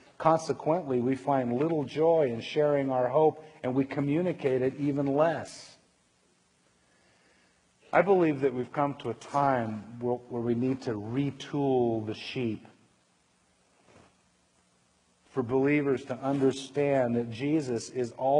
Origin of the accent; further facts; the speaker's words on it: California, United States; I'm a Californian. We don't do small.